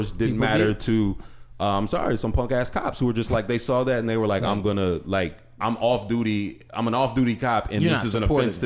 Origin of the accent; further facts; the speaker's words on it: Ohio, United States; I know I'm from Northeast Ohio.